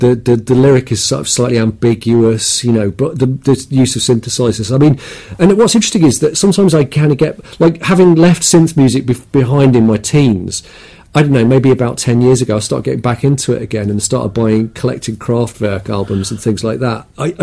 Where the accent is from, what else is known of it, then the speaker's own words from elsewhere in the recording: Lincoln, East Midlands, United Kingdom; We probably don't think of there was a punk band now, but growing up in Lincoln, you know, this was kind of passably punk.